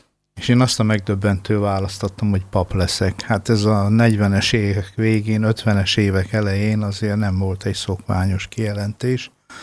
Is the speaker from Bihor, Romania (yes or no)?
yes; Oradea, Bihor, Romania; itt a Várad-Velencei templomban, mert oda ott születtem, oda valósi vagyok